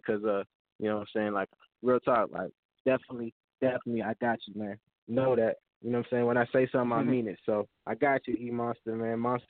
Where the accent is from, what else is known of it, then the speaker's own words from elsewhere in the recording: Seattle, Washington, United States; now in Atlanta, United States; I'm going to give a shout-out to my mom, to my hometown, Seattle, to ATL, which has been my hometown for the last 10 years